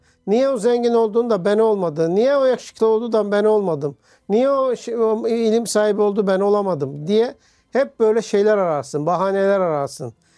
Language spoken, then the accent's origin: Turkish; Göztepe, Istanbul, Turkey; Doğdum büyüdüm Göztepe'de. 25 sene oturdum. Evlendim Erenköy'e taşındım.